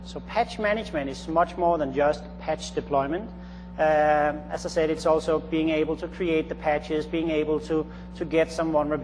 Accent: Copenhagen, Capital Region of Denmark, Denmark; English is a second language; now in United States; as you can hear from my accent, then I'm not a native citizens of Nevada. I come from Copenhagen in Denmark

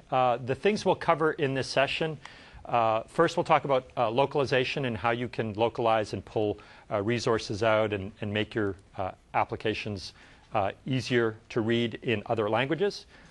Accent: Canada; I, for instance, speak English as my primary language, but I also speak French because I grew up in Canada, and I also speak Italian because my parents were Italian.

